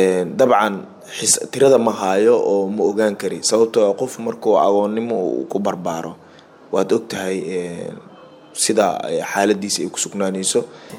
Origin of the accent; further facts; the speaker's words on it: Jowhar, Middle Shabelle, Somalia; waxaan ku dhashay isbitaalkaas Jowhar aan ku dhashay gaar ahaan isbitaalka Antarasos waxaan ku soo barbaaray Jowhar